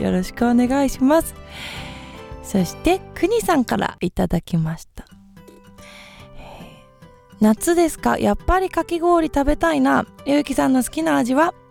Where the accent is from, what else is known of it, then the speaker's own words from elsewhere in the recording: Nagano, Japan; 私はですね、長野県出身なので海がないんです。海なし県でずっと育っていたので、